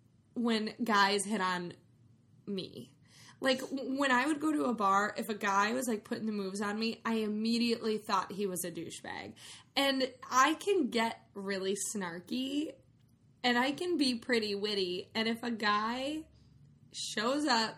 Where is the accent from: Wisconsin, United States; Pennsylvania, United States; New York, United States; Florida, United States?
Wisconsin, United States; Madison; Peter, one of the men, is from Madison, Wisconsin, my hometown.